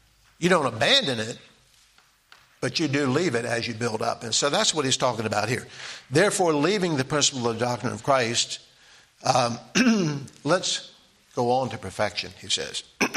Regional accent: Delaware, United States; The house that I grew up in Lower Delaware, I don't think had any insulation in it.

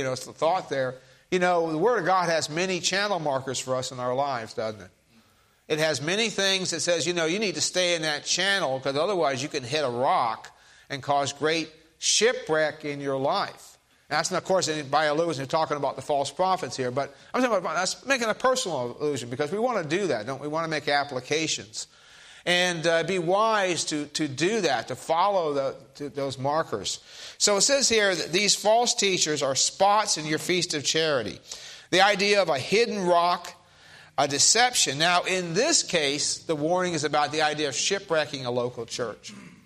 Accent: Miami, Florida, United States; You know, I grew up in Florida and actually... My dad had a tropical fish collecting business, and that's what he did all the time I was growing up. And we lived in Miami

